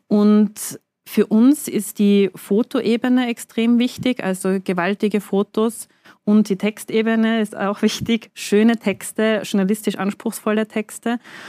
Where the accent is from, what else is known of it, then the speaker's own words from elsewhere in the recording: Tyrol, Austria; obwohl Tirol natürlich wunderschön ist, muss ich als Tirolerin sagen